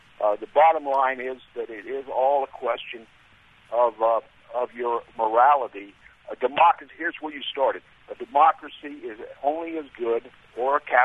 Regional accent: Williamsburg, Virginia, United States; I'm from Williamsburg, one of our cradles of freedom.

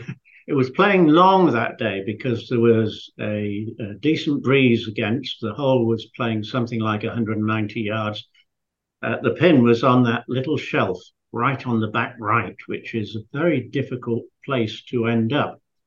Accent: Scarborough, Yorkshire and the Humber, United Kingdom; now in United States; Well, I was a boy from Yorkshire, which for those of you who live in America, that's Yorkshire is halfway up on the right, and it was a seaside resort called Scarborough.

